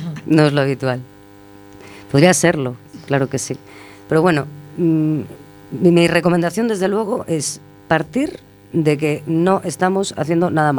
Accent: Pontevedra, Galicia, Spain; esa carrera tenía que hacerla en mi ciudad natal, que era Pontevedra.

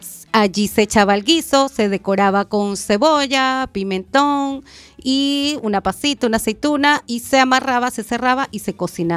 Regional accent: Venezuela; Me encuentro por aquí. Yo vengo del país de Venezuela

